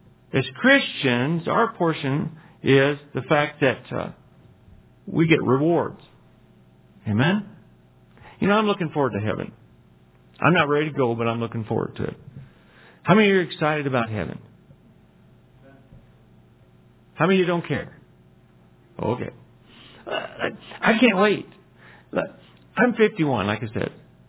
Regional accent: Texas, United States; But hey, I'm from Texas. I'm not from Montana. This is not my original home.

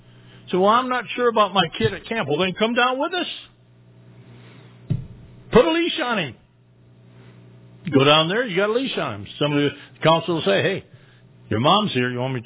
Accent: Michigan, United States; Our farm, when I was growing up in Michigan, we had a beautiful apple orchard of peaches and pears and apples.

